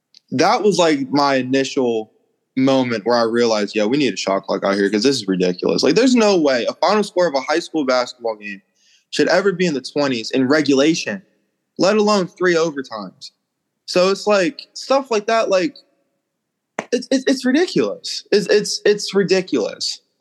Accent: Pennsylvania, United States; I was coming from Western PA where, you know, I'm the best guy on my team.

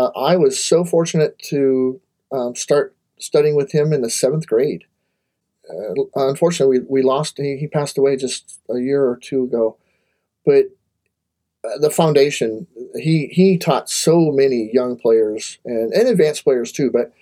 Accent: Covina, California, United States; also born or lived in Bay Area; Yes, I grew up in Covina, which is about 30 miles east of LA. And I went to, we lived there. We moved there in 1975. We came down from the Bay Area.

